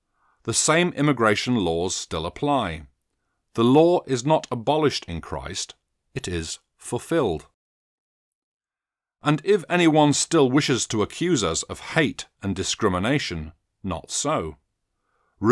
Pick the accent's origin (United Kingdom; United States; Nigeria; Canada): United Kingdom; England; now in Australia; I myself am not an Australian. I am English. I have been granted full Australian citizenship